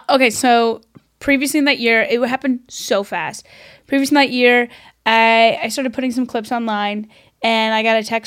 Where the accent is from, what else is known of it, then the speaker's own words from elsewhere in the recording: the South, United States; I'm from the South. My parents are cousins.